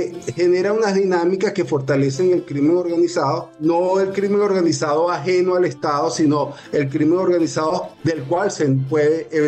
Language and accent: Spanish; Venezuela; nos permitiera estar en paz como venezolanos